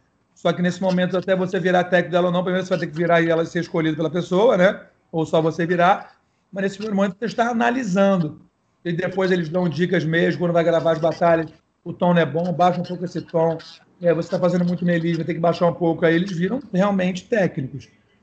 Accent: Niterói, Rio de Janeiro, Brazil; now in Rio de Janeiro, Brazil; E eu sou de Niterói, né? E quando eu vim morar no Rio, há uns 10 anos, falei, cara, 11 agora

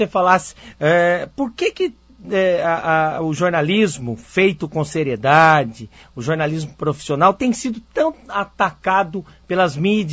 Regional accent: Piracicaba, São Paulo, Brazil; Eu sou lá de Piracicaba

